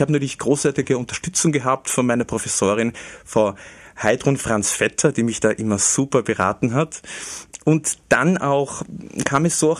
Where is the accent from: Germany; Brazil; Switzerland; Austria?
Austria; Lower Austria; Und ich bin sehr, sehr stolz als Niederösterreicher